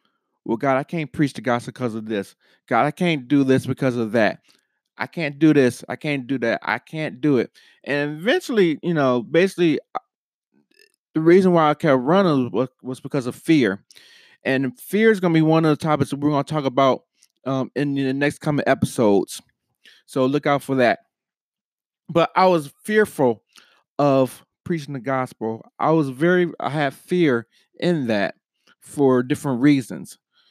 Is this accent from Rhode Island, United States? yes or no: no; Buffalo, New York, United States; I'm originally from Buffalo, New York, and I went to high school at Hutchinson Central Technical High School.